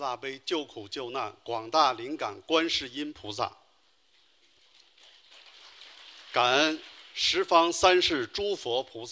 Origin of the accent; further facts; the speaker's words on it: Beijing, China; 我来自北京，我们有个先天智力障碍的孩子，今年25岁。